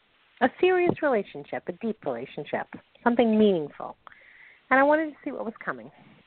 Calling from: New York, United States; I'm calling from New York.

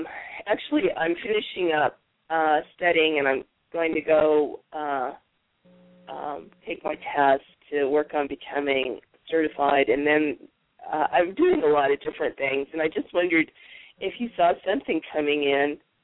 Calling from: Tucson, Arizona, United States; Oh, yes, I know. I'm calling in from the Tucson area.

